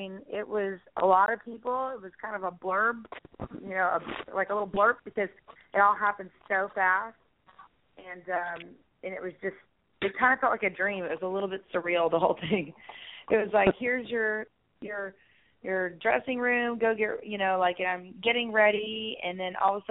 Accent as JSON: {"language": "English", "region": "the South", "country": "United States", "said": "But I am from the South. We fry everything."}